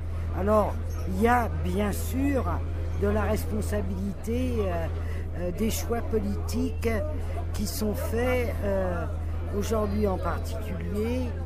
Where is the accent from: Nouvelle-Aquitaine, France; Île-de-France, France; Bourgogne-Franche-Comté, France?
Île-de-France, France; La Courneuve; Moi, je suis de La Courneuve.